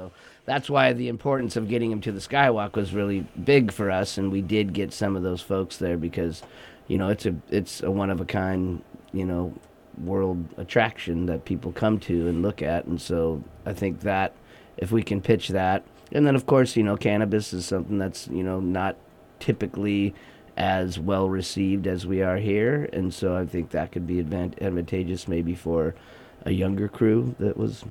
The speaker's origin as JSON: {"language": "English", "town": "San Diego", "region": "California", "country": "United States", "said": "You know, I'm from San Diego, and you go into the bay down there"}